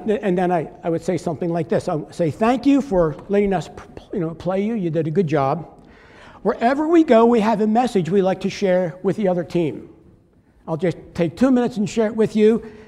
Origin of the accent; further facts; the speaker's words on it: Pennsylvania, United States; I'm from Pennsylvania, but I attended University of Kentucky. From there, I went to Florida Bible College.